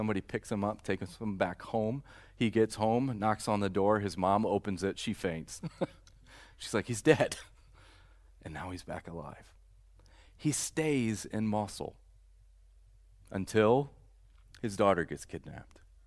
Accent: Napoleon, Ohio, United States; Growing up in Napoleon, Ohio, everybody looked like me and talked like me.

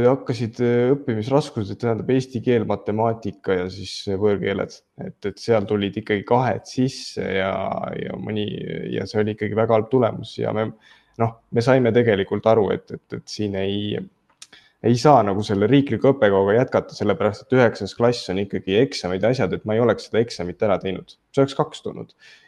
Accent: Tartu, Tartu County, Estonia; kuna ma olen ikkagi Tartust pärit

